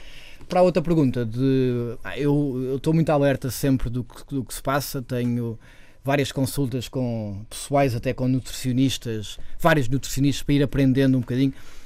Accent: Portugal; enquanto português, enquanto cozinheiro português

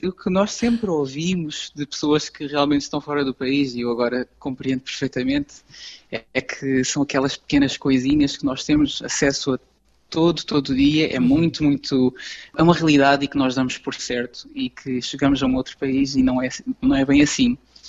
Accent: Lisbon, Portugal; eu sou de Lisboa

